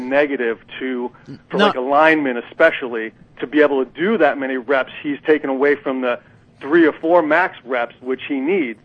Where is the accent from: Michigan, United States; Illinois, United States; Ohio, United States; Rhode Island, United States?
Rhode Island, United States; accent: Rhode Island; I've been down here for like 30 years, but I can't get rid of my Rhode Island accent.